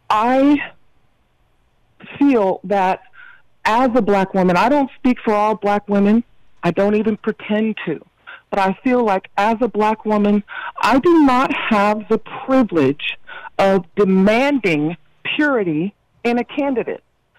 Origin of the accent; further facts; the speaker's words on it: California, United States; I'm a Californian.